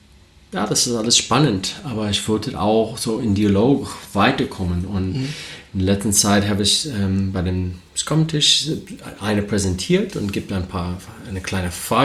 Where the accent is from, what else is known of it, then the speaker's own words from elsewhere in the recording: United States; German is a second language; now in Germany; Ich komme aus den Staaten. Vielleicht, wenn der Akzent ein bisschen stark ist, deswegen. Ich wohne jetzt in Deutschland seit 8 Jahren.